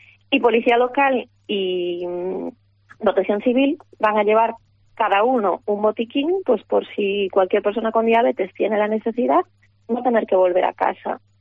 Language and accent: Spanish; Galicia, Spain; yo que soy del sur, estoy en el norte de Galicia